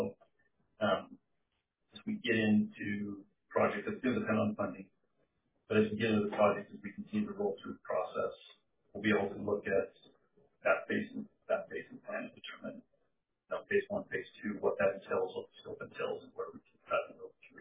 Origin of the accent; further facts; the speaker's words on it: Vernal, Utah, United States; And I'm from Vernal. I you know, and I love the Vernal area